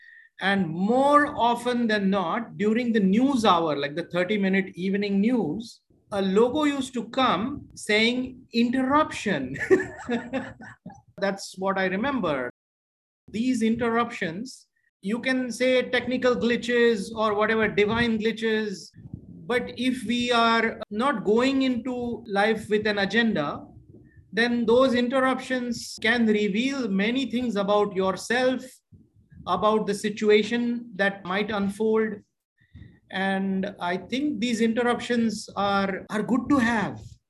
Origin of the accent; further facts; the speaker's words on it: India; moved away as an adult; I grew up in India.